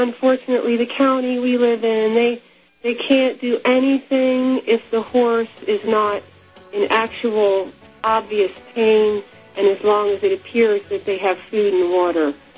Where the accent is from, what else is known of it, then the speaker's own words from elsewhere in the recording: Lancaster, Pennsylvania, United States; I grew up right near Lancaster, Pennsylvania.